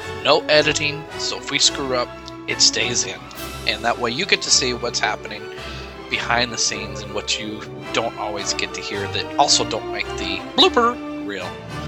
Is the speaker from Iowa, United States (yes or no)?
no; Nebraska, United States; from Nebraska.